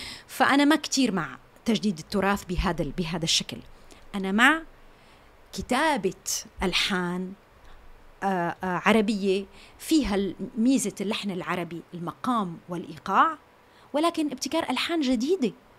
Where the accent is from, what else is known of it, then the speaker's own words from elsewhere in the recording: Damascus, Damascus Governorate, Syria; يعني أنا ما ربيت هناك، أنا ربيت بدمشق